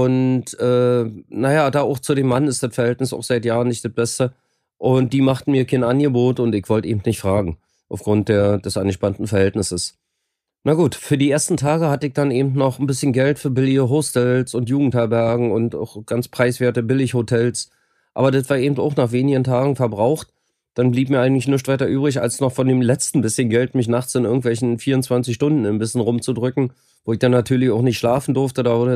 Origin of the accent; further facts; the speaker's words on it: Berlin, Germany; moved away; also born or lived in Rotenburg (Wümme), Germany / Sweden / Gran Canaria, Spain; bin eigentlich Berliner, war aber 15 Jahre nicht in Berlin. Ich habe noch 4 Jahre in Rothenburg-Wümme gelebt, war ein knappes Jahr in Köln, habe dann 2 Jahre in Schweden gelebt und war dann insgesamt 8 Jahre in Spanien auf Gran Canaria.